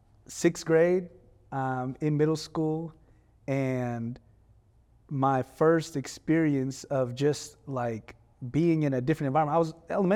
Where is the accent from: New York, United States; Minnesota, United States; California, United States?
California, United States; man, I'm a Filipino American. Yep. I grew up in California to a mom and dad who had moved from the Philippines here